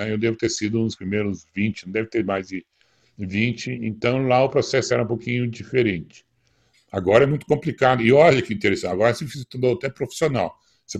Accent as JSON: {"language": "Portuguese", "country": "Brazil", "said": "Então eu fui lá, sentei na mesa, falei: sou do Brasil, patati patatá."}